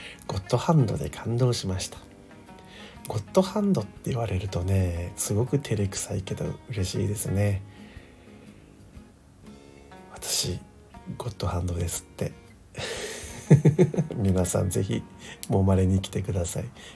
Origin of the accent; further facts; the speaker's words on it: Okinawa, Japan; 私は沖縄出身なので雪と縁がないまま20代まで過ごしたので